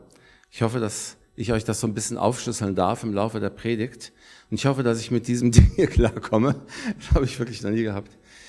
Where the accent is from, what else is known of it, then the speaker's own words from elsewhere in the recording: Frankfurt, Hesse, Germany; Und wir kommen aus Frankfurt